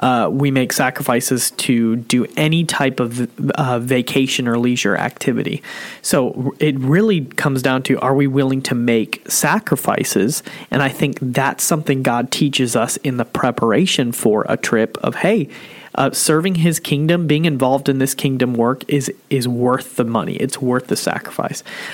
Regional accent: Dunn, North Carolina, United States; and we're from Dunn, North Carolina, where, you know, I don't even have a stoplight at all to get to work.

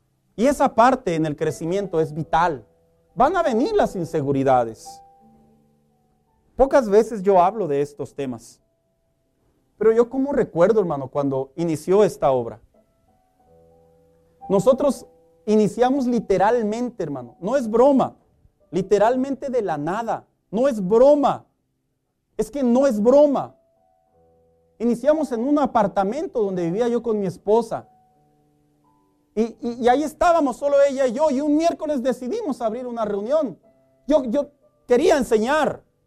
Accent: Antioquia, Colombia; Miren, así somos los paisas.

